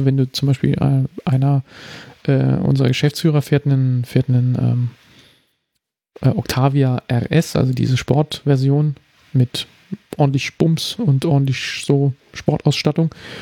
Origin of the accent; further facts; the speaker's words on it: East Germany, Germany; und ich bin in der DDR aufgewachsen